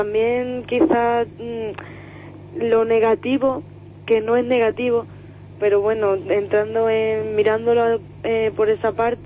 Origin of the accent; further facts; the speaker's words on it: Herrera del Duque, Extremadura, Spain; De Herrera del Duque.